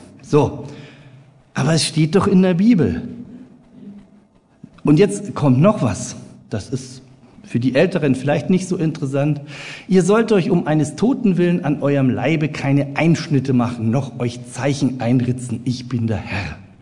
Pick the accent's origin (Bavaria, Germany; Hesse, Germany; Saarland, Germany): Bavaria, Germany; Mir als Franke ist es unglaublich schwer gefallen, auf das schöne Wort Allmächt zu verzichten, ja?